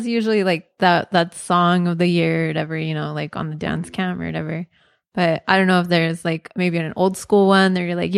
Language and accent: English; California, United States; I'm from California.